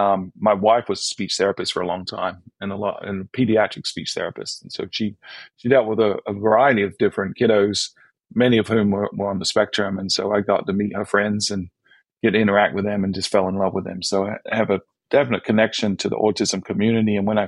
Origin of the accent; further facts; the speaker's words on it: England, United Kingdom; And I grew up in England, and we had the National Health Service